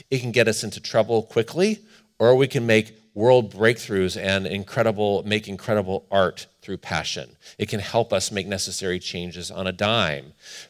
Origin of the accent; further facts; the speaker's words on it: Cleveland, Ohio, United States; Some of you know, I grew up in the Rust Belt, what they call the Rust Belt, from the days of the manufacturing of steel and auto. And this is the suburbs of Cleveland, Ohio.